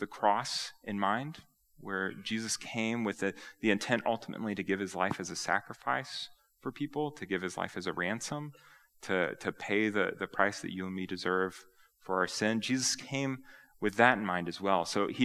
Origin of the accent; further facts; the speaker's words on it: United States; You know, I'm an American.